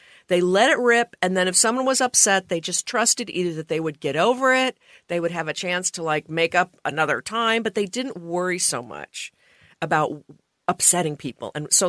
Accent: Portland, Oregon, United States; But when I did my first book reading at Powell's in my hometown of Portland

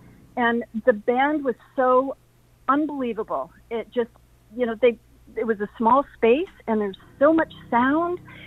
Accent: Holland, Michigan, United States; Well, I grew up in Holland, Michigan, and which is a very conservative area.

